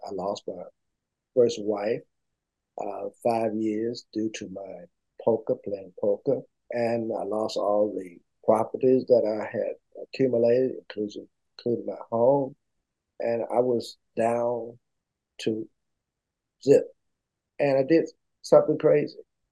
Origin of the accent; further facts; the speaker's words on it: Louisburg, North Carolina, United States; Very small, but actually my hometown was really about 10 miles outside of Lewisburg.